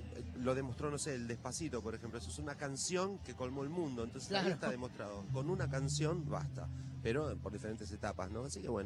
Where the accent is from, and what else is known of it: Argentina